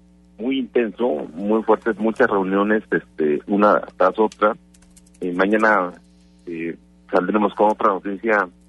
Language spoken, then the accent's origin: Spanish; Querétaro, Mexico; Esto pues lo tiene con muy buena idea de lo que somos los queretanos